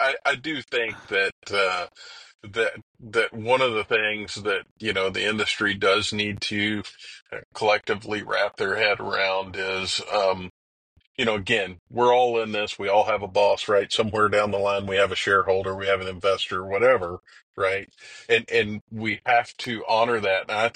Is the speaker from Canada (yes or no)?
no; Dallas, Texas, United States; being that I'm originally from the Dallas area, I'll pick on Whataburger, right?